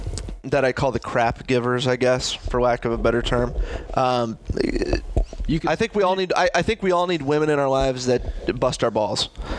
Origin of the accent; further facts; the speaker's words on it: Ames, Iowa, United States; Booyah, I'm from Ames.